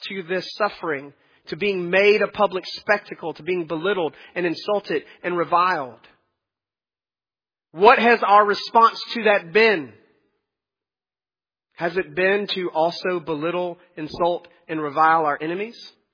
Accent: Tennessee, United States; Because I'm from Tennessee, and if it weren't from Tennessee, you'd still be Mexico.

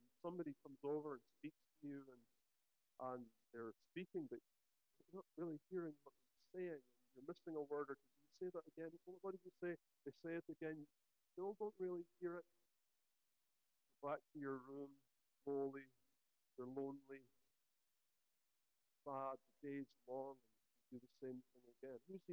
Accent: Scotland, United Kingdom; I come from Scotland, but in Scotland, it's a bit further north, so summer night is beautiful.

